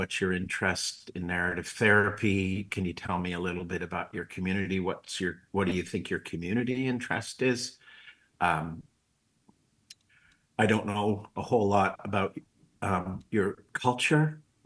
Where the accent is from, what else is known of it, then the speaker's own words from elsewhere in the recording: Scarborough, Ontario, Canada; I come from East Scarborough.